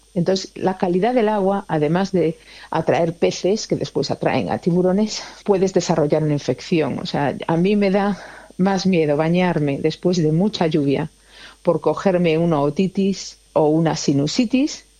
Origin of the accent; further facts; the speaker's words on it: Galicia, Spain; yo soy española, soy gallega